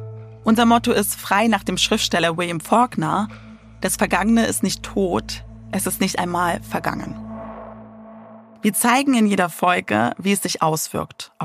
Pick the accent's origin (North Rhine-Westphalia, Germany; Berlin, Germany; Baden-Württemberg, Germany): Berlin, Germany; würde ich jetzt als Berlinerin sagen